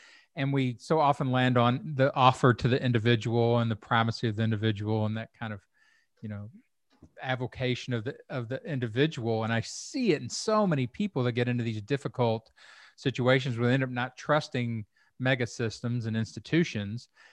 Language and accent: English; Kentucky, United States; and then I tag it with, I'm from Kentucky.